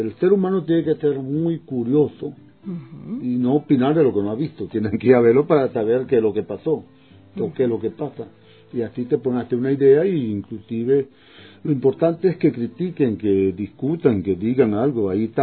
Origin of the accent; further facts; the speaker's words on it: Andes, Venezuela; como yo soy de los Andes, a mí no me molestaba mucho